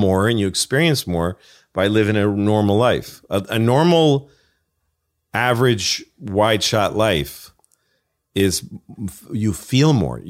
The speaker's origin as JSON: {"language": "English", "country": "United States", "said": "I'm very American."}